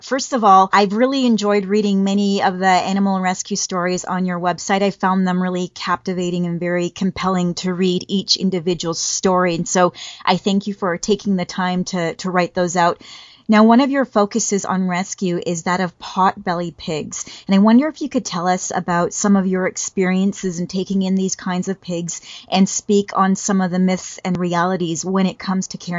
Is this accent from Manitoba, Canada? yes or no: no; British Columbia, Canada; I'm actually from Vancouver Island